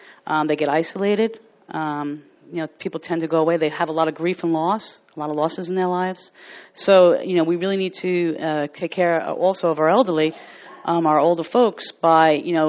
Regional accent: New York, United States; Well, you have to excuse me. I'm from New York, so originally.

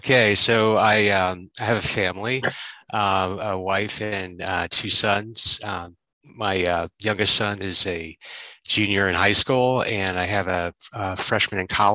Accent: East Coast, United States; now in Bay Area, United States; I grew up on the East Coast, and I'm thrilled to be living in the Bay Area with all the outdoor activities that are available

